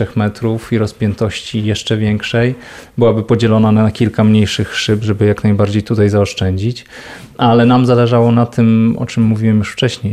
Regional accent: Polanica-Zdrój, Lower Silesian Voivodeship, Poland; wychowywałem się w takim uzdrowisku w Kotlinie Kłodzkiej w Polanicy, więc zawsze to były małe miejscowości, ale wielka miłość do tego miejsca i sentyment spowodowały, że tu wróciłem

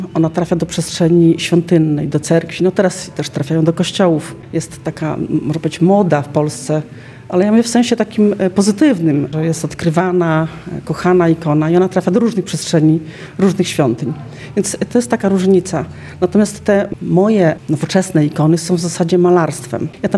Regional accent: Podlaskie Voivodeship, Poland; chociaż mieszkam w tej chwili na Podkarpaciu, wiadomo, tam mieszkają grekokatolicy, ale doskonale wiedzą, że pochodzę z Podlasia

